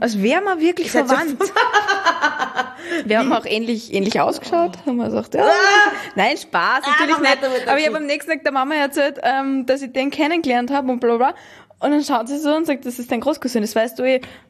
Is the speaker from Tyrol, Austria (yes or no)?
no; Salzburg, Austria; Also zur Verteidigung, ich bin aus Salzburg.